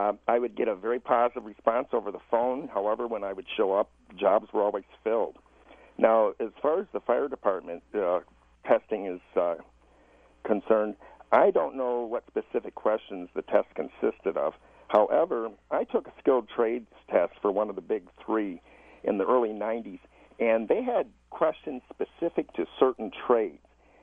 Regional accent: Michigan, United States; I'm triracial. I grew up in Monroe County, Michigan, in an all-white farm community. Grew up Catholic, attended the best of schools.

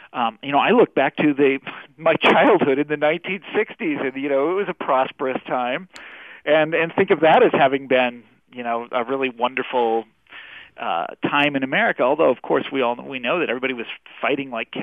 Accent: Kansas, United States; You know, I grew up in Kansas, in the suburbs of Kansas City

